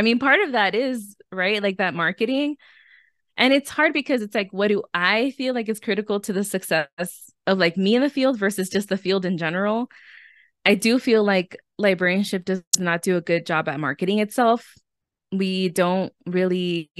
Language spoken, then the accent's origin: English; Miami, Florida, United States; because I am from Miami, like, and all the people who worked at FIU were Latinos. We were the majority, you know. I come from a majority minority city.